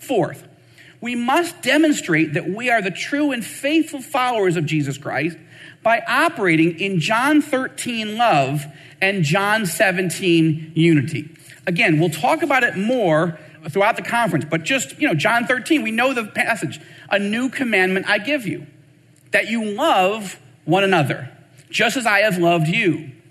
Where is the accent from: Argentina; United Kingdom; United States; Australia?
United States; Syracuse, New York; also born or lived in Rochester; Where I grew up in Syracuse and Rochester, New York, we didn't understand that passage.